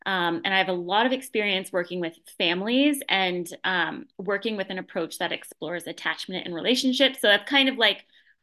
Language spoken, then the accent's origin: English; Canada; I'm Canadian, but I did get my master's in Detroit